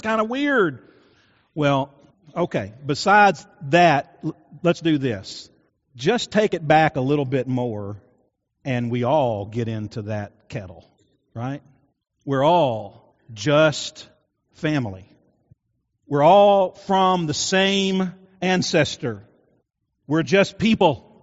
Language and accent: English; Kirksey, Kentucky, United States; But I actually was born and raised in Murray in a little town called Kirksey. I grew up on Kirksey Highway, 299, halfway between Stella and Kirksey.